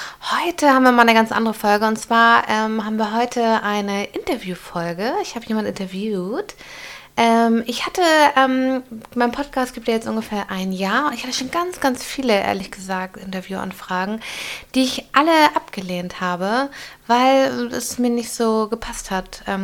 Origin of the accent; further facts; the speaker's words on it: Hamburg, Germany; Ich bin ja auch Hamburgerin, wie ihr wisst, und dann passt das meistens.